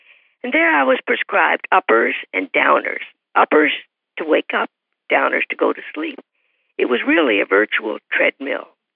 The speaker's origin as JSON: {"language": "English", "town": "Long Island", "region": "New York", "country": "United States", "tie": "born or raised there", "said": "You see, I grew up in Long Island, New York, with my family, my parents, brother and sister, grandparents, etc., and attended public schools"}